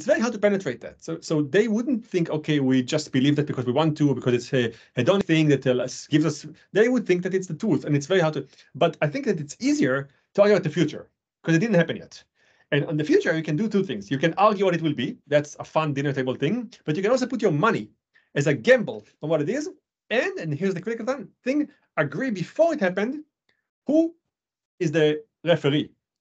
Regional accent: Israel; also born or lived in France; now in United States; I was born in France, raised in Israel, and now a citizen of the US.

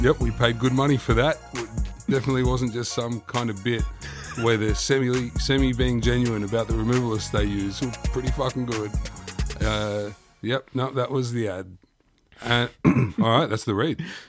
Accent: Sydney, New South Wales, Australia; And I said, I'm from Sydney.

